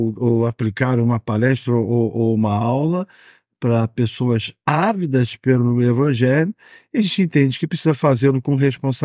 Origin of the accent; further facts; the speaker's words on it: Niterói, Rio de Janeiro, Brazil; Para quem não sabe, eu sou do Rio de Janeiro, especificamente da cidade de Niterói.